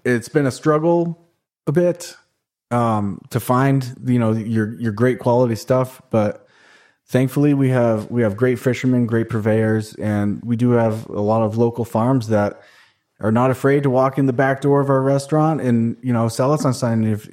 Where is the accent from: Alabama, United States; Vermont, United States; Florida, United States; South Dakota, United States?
Vermont, United States; also born or lived in New Hampshire, United States; So I was born in Vermont and spent a lot of my life in New Hampshire, right on the border of the Connecticut River there.